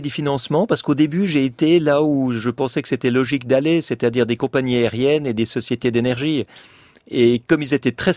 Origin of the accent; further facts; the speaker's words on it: Cape Canaveral, Florida, United States; J'ai vécu toute mon enfance à Cap Kennedy avec les astronautes de la NASA.